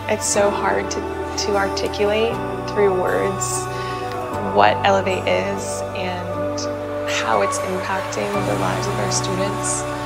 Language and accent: English; Augusta, Georgia, United States; I grew up in Augusta